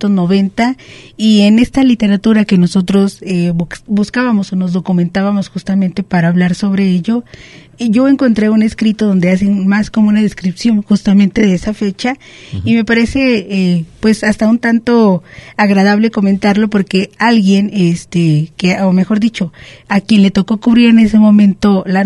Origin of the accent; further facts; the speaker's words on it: Mexico; como somos los mexicanos de colgarnos los los triunfos de otro